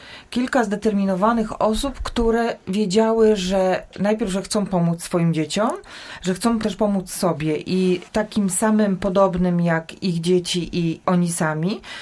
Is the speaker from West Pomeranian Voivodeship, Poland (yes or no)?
yes; Barlinek, West Pomeranian Voivodeship, Poland; Ja pochodzę z małej miejscowości z Barlinka